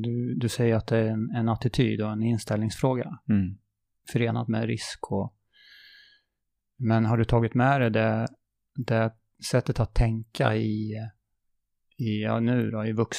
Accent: Örebro County, Sweden; Där jag växte upp utanför Örebro.

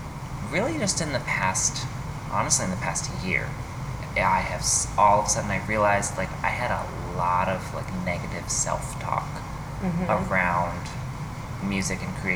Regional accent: Connecticut, United States; But anyway, so I grew up in Connecticut and love it there.

